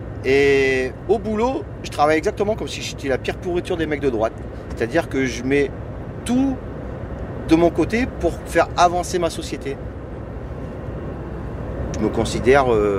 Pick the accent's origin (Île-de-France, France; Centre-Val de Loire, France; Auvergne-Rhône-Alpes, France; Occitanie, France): Auvergne-Rhône-Alpes, France; Je suis Ardéchois, moi.